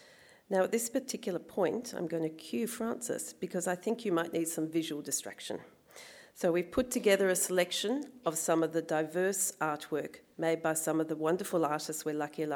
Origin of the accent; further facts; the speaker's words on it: Sydney, New South Wales, Australia; So I was brought up in Sydney, but we regularly travelled